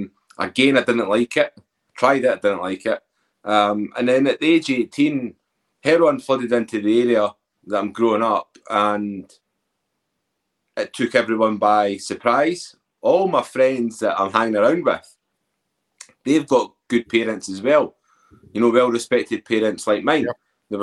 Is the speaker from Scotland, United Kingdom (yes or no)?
yes; Edinburgh, Scotland, United Kingdom; Yeah, so I'm from Edinburgh. You know, I come from a big family.